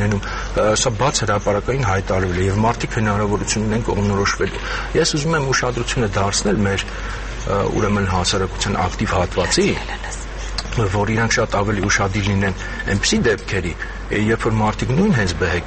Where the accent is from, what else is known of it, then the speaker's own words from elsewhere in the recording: Yerevan, Armenia; ինձ որպես երևանցի դա ռեալ հուզող խնդիր է